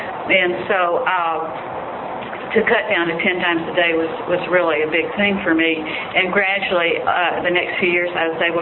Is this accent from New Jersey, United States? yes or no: no; College Station, Texas, United States; from College Station.